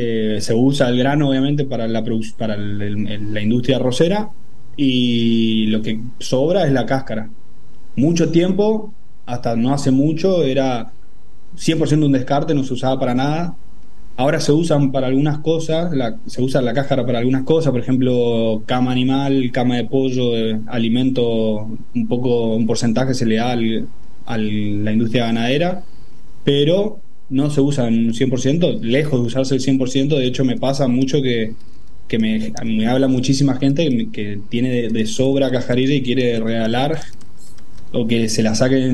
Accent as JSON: {"language": "Spanish", "region": "Corrientes", "country": "Argentina", "said": "Soy de Corrientes, sí, de Corrientes Capital."}